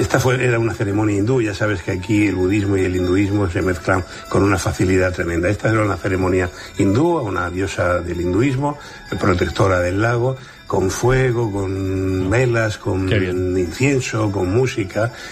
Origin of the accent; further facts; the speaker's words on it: Region of Murcia, Spain; este verano recomiendo visitar mi tierra, la región de Murcia